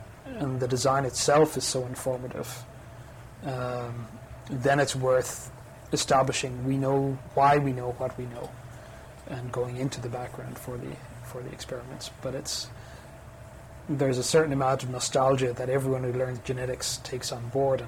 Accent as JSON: {"language": "English", "country": "Ireland", "said": "But I still like to think in historical terms. Maybe it comes from being Irish"}